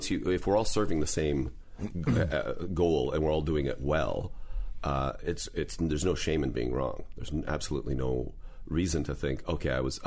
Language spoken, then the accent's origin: English; Canada; now in United States; Because we're all Canadian.